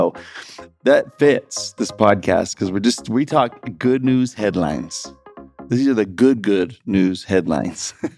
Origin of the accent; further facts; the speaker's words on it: Houston, Texas, United States; I grew up in Houston and it's like we get thunderstorms.